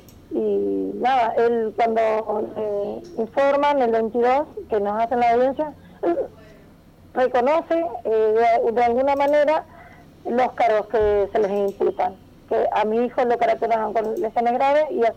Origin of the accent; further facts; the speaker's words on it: Villa La Angostura, Neuquén, Argentina; como somos de Villa Langostura